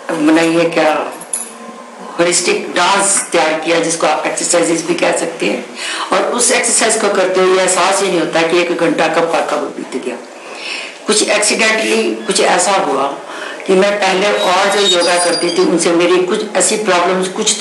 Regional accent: Chandigarh, India; मैं चंडीगढ़ से आई

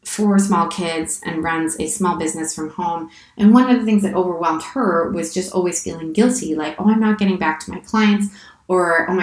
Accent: Canada; I grew up in Canada, but mon français est très ennuyeux.

